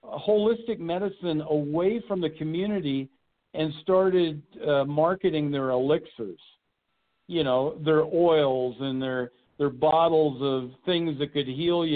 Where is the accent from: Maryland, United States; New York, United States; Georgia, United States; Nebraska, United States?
Nebraska, United States; Lincoln; And being that's where I was grown up, has a lot of great memories.